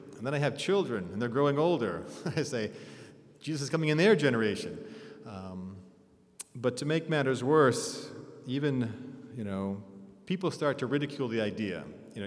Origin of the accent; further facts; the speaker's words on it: Lancaster, Massachusetts, United States; I grew up in Lancaster, which is, people could say it's an Adventist ghetto maybe